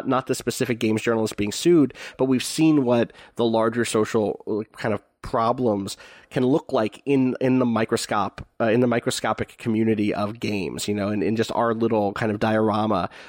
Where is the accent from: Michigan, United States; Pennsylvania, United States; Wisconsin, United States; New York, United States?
Pennsylvania, United States; as someone who grew up in a fairly privileged place where a lot of people weren't, my hometown was on the edge of West Philadelphia and has a lot of first-generation immigrants and people of color